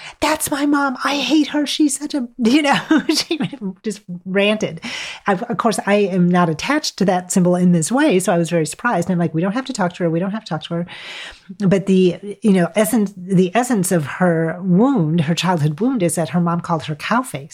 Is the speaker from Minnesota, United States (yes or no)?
no; Wisconsin, United States; And I'm from Wisconsin, so this is a familiar image to me.